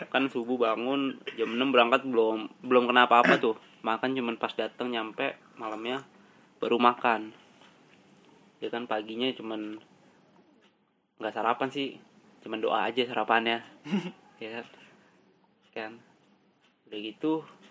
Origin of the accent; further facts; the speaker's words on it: Jakarta, Indonesia; Lahir di Jakarta. Di Kemandoran. Gua orang Roblong nih